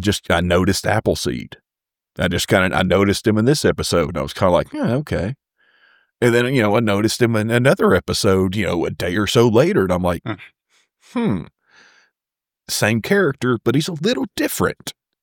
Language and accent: English; Texas, United States; they didn't really come at it as a Texan, and they didn't really come at it as someone that was alive during that time.